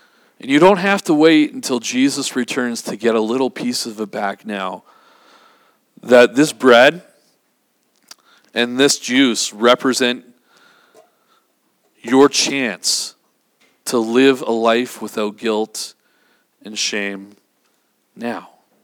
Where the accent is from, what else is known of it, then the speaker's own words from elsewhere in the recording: Vancouver, British Columbia, Canada; a church that I grew up in Vancouver.